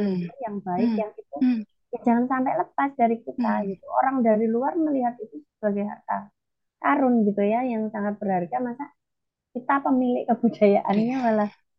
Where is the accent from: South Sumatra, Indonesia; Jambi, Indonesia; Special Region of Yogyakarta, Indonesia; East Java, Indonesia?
East Java, Indonesia; Memang kebetulan saya itu orang Using gitu ya